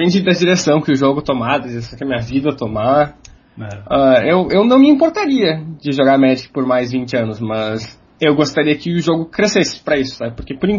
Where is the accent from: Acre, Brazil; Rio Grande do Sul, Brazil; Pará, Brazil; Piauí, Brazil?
Rio Grande do Sul, Brazil; Porto Alegre; Então, eu moro em Porto Alegre, nasci em Porto Alegre.